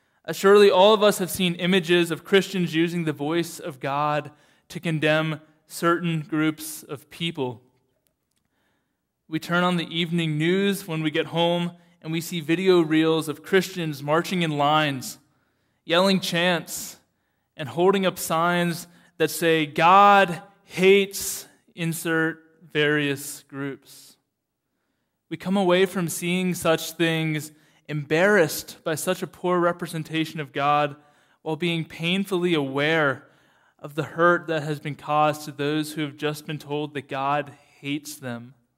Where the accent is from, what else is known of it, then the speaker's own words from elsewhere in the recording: United States; As an American, I remember that day very, very vividly.